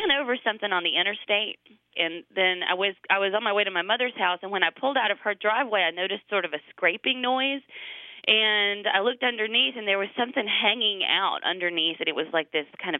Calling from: Alabama, United States; I'm calling from Alabama.

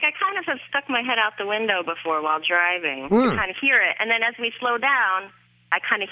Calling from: Normal, Illinois, United States; I'm calling from Normal, Illinois.

